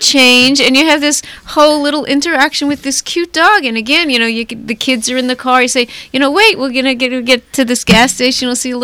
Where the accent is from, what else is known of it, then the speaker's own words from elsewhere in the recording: Quebec, Canada; English is a second language; And we're from Quebec, so we're perfectly bilingual, so we start...